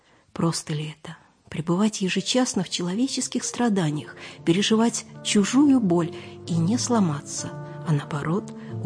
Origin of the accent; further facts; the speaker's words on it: Tver Oblast, Russia; А разве можем мы, тверетяне, относиться к Севастополю с непочтением?